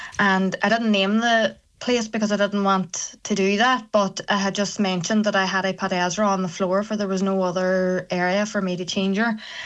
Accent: Lifford, Ulster, Ireland; Donegal is so vast. Like, I'm from Lufford

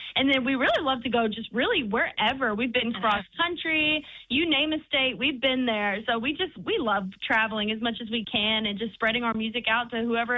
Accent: Mississippi, United States; we grew up in Mississippi, so that is actually the birthplace of all American music.

